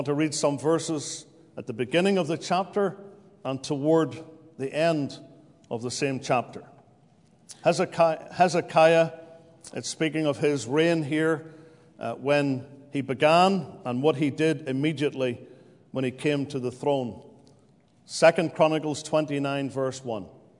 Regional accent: Northern Ireland, United Kingdom; now in Pennsylvania, United States; I've lived in Pennsylvania for 18 years, but I'm finding it really difficult to lose that accent that I was born with. So if you don't recognize it, I'm from the other side of the pond in the United Kingdom, a little country known as Northern Ireland

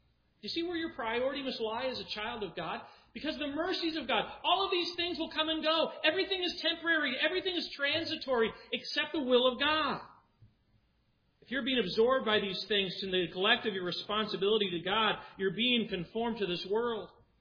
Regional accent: Colorado, United States; When I grew up in Colorado, I was a very devout fan of the Denver Broncos.

